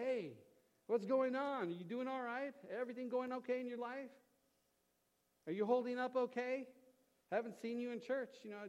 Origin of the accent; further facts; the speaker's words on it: Florida, United States; now in North Carolina, United States; I'm from Florida, so my parents are visiting from Florida, my uncle visiting from Florida there, so they don't have flash floods there. When I moved to North Carolina, that was the first time I heard of a flash flood.